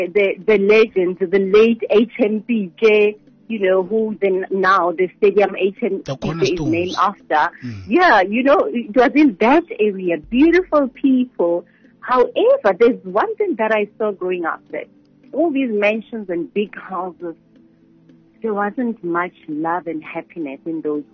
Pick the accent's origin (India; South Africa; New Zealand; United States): South Africa; Soshanguve, Gauteng; But growing up in Sishanguve, it was not the same as the way it is now